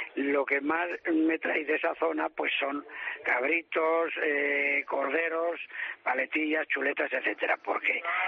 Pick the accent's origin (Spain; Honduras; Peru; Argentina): Spain; Ávila, Castile and León; hay buena carne de Ávila, hay la ternera de Ávila. Pues no confundamos, yo que soy un apasionado de mi tierra